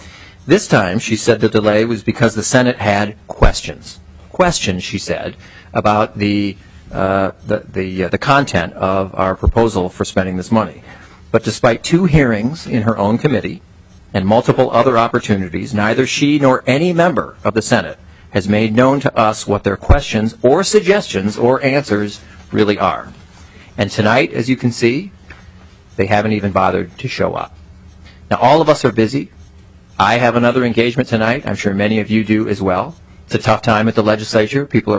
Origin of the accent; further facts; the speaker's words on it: Minnesota, United States; I'm embarrassed and ashamed for them as an American and as a Minnesotan.